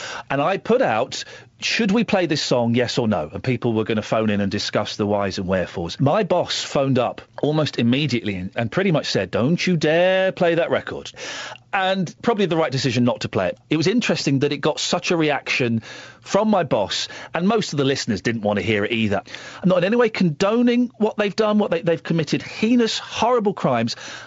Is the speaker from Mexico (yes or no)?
no; Slough, South East England, United Kingdom; I grew up in Slough in the 70s on a dodgy council estate.